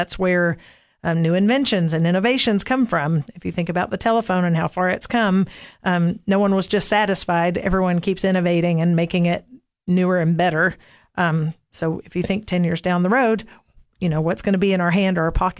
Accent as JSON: {"language": "English", "town": "Cookeville", "region": "Tennessee", "country": "United States", "tie": "born or raised there", "said": "Yes. I grew up in Cookeville. I went to the original campus school until second grade, and then third grade went to Northeast and then Cookeville Junior High, and was a graduate of Cookeville High School"}